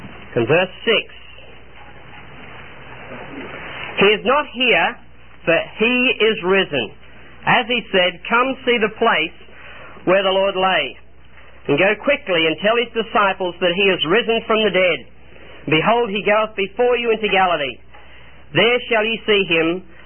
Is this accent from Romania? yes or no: no; Australia; And as you know, I come from Australia